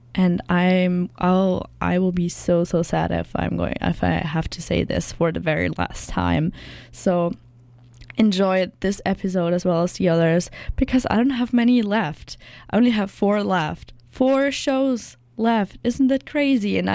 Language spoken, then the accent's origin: English; Germany; I'm from Germany.